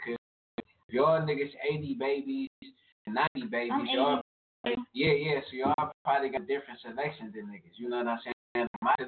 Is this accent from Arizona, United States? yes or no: no; Cleveland, Ohio, United States; we're from Cleveland.